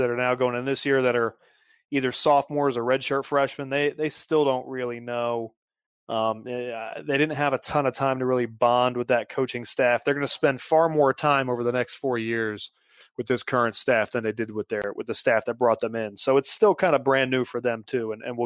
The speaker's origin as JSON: {"language": "English", "town": "Mint Hill", "region": "North Carolina", "country": "United States", "said": "I went home a lot, mainly because I was from Mint Hill. So I was 2.5 hours from Chapel Hill"}